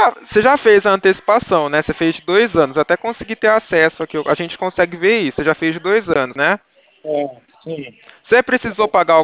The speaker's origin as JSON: {"language": "Portuguese", "town": "Ribeirão Preto", "region": "São Paulo", "country": "Brazil", "said": "Eu sou daqui de Ribeirão. Ribeirão Preto, São Paulo."}